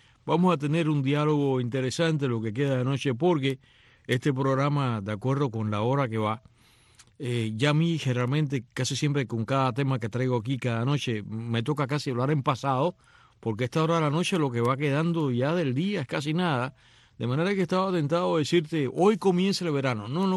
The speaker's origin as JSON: {"language": "Spanish", "country": "Cuba", "moved": "yes", "lives_now": "Miami, United States", "said": "los cubanos que salimos de Cuba y venimos aquí a parar a Miami"}